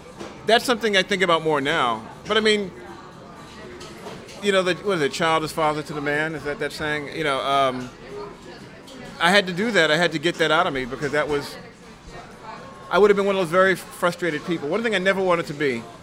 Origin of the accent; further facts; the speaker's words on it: Brownsville, New York, United States; And coming from the outer boroughs, you have that same feeling. Growing up in Brownsville, I know it was a 40-minute ride to Manhattan.